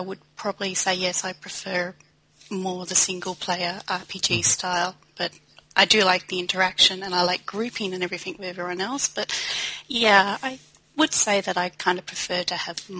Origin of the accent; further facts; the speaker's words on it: Australia; I'm from Australia, so you have to excuse the accent.